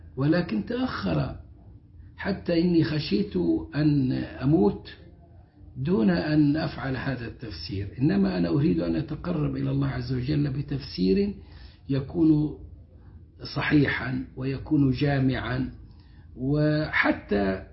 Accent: Egypt; على طريقتنا كمصريين،

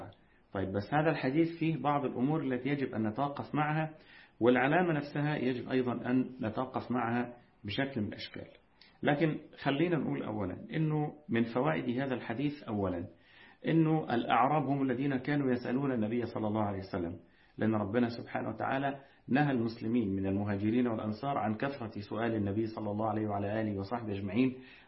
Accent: Egypt; يعني زي ما بنقول عندنا كمصريين بطنه هي اللي مليانة مش عينه اللي مليانة

